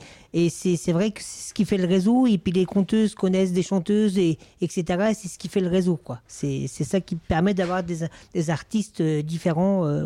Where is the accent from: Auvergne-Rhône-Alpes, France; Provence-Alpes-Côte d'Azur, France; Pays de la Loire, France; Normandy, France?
Pays de la Loire, France; Doué-la-Fontaine; Non, je suis natif de Dau-la-Fontaine dans le 49, donc le Maine-et-Loire.